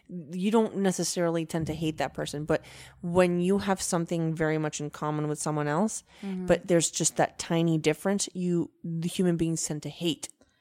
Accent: Venezuela; now in United States; check all the boxes of what a Venezuelan usually means. I don't think anyone does. But right. and then I'm an American, and I'm very proud to be an American as well.

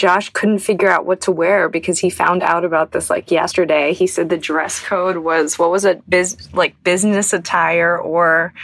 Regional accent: Pittsburgh, Pennsylvania, United States; I'm in Pittsburgh, my hometown of Pittsburgh

